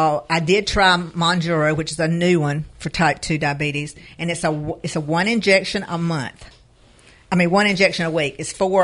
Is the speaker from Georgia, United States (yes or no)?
yes; Tifton, Georgia, United States; I was disappointed that I didn't win Miss Tifton, because I was from Tifton and I love Tifton.